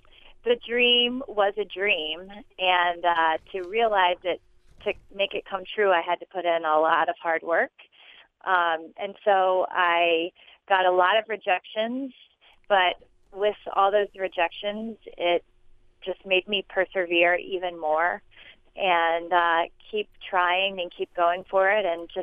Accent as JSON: {"language": "English", "town": "Cincinnati", "region": "Ohio", "country": "United States", "tie": "born or raised there", "lives_now": "New York, United States", "said": "Originally, I'm from Cincinnati, Ohio, Midwest girl, born and raised."}